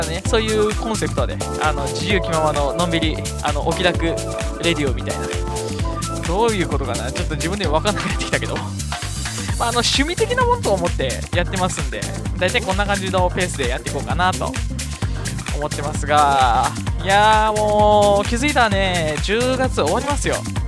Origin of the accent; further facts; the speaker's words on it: Kyushu, Japan; 僕九州出身なのでなかなか雪山をの雪道ですね運転したことがないんで